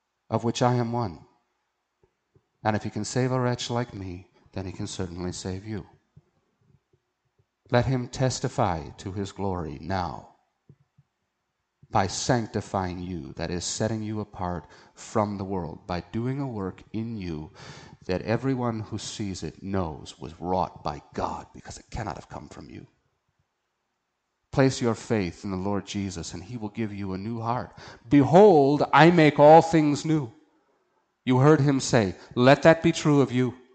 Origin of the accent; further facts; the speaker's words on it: United States; As an American, as a man, I never cared.